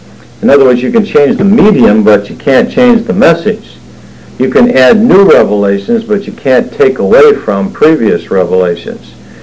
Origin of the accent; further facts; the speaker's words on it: Warren, Michigan, United States; born there; I was born in the place which is now called Warren, Michigan.